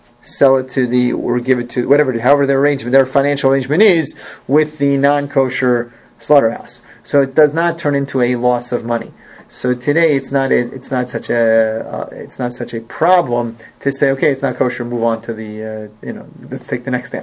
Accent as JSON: {"language": "English", "town": "Philadelphia", "region": "Pennsylvania", "country": "United States", "tie": "born or raised there", "said": "when I was growing up in Philadelphia, there was still a store that sold non-glot."}